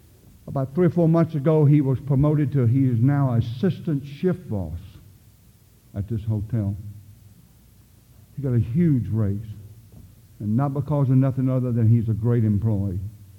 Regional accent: the South, United States; I'm a redneck from the South.

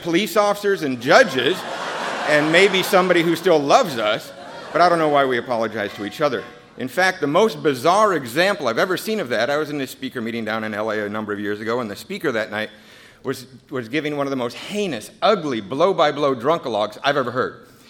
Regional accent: Seattle, Washington, United States; we lived in Seattle. Actually, I grew up in Ballard.

